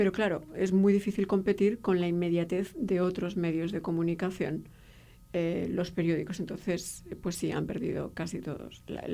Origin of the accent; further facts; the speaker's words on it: United Kingdom; accent: British; Yo todavía tengo un poco de acento británico, pero en la época tenía muchísimo acento británico